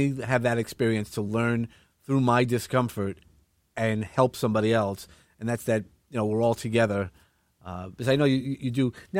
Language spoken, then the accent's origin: English; Brooklyn, New York, United States; accent: Brooklyn; again, playing on my Brooklyn accent, but it really is knowing somebody.